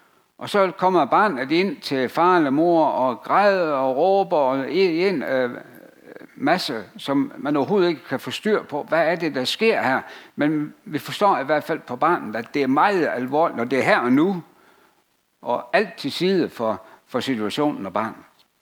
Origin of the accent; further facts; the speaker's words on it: Jutland, Denmark; nu kommer jeg jo fra Jylland